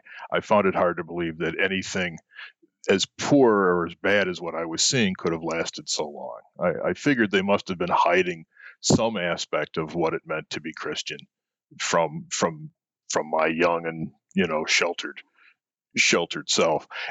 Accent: Joliet, Illinois, United States; Well, I grew up in the American Midwest, in a blue-collar town called Joliet, Illinois, which was only known for prisons when I was growing up.

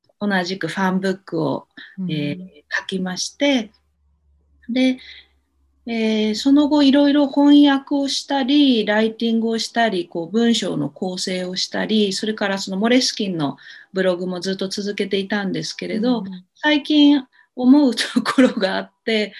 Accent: Fukuoka, Japan; 私福岡なんですよ、出身が。

